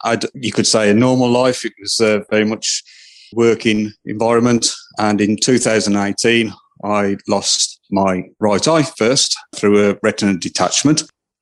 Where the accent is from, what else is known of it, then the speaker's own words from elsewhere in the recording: England, United Kingdom; now in Yorkshire, United Kingdom; because I moved from the Midlands to Yorkshire not so long ago, just after I lost my sight.